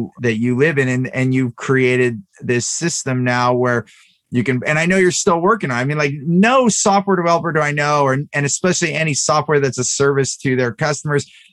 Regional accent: California, United States; I grew up in the Bay Area, and, you know, now, you know, over four decades of living in California

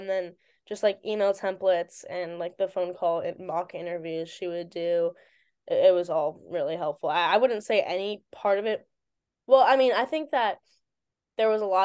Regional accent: Virginia, United States; Like it was either like a far extreme or like in DC, because I'm from Virginia.

